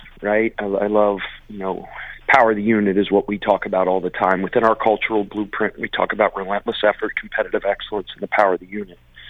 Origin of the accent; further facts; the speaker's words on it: Cincinnati, Ohio, United States; I'm a baseball guy. I'm from Cincinnati.